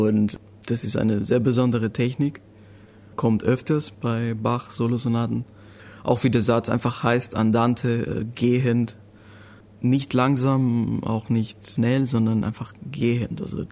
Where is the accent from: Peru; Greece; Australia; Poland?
Greece; Athens, Attica; bin 20 Jahre alt und komme aus Griechenland. Meine Eltern kommen eigentlich aus Albanien, wurde aber in Griechenland geboren und in Athen aufgewachsen.